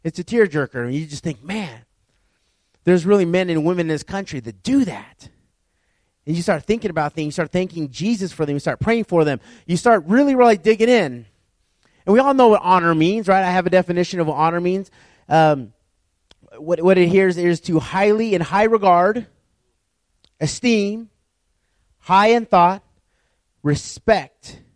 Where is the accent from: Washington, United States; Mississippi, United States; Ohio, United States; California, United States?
California, United States; Tehachapi; Like in the snow, I was raised in Tehachapi. You guys know where Tehachapi is at.